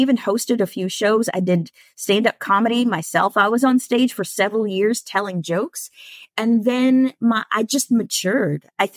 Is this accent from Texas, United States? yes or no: yes; Texas, United States; And I grew up in Texas where no one talks about anything negative.